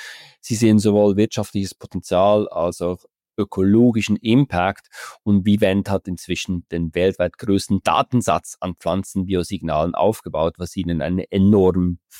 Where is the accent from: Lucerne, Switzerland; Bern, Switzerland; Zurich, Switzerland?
Bern, Switzerland; ich bin auch Berner, gell?